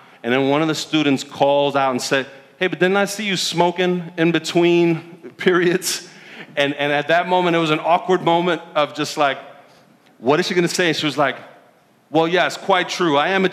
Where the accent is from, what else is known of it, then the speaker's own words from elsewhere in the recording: New York, United States; See, I'm a New Yorker, but I'm not a diehard New York sports fan.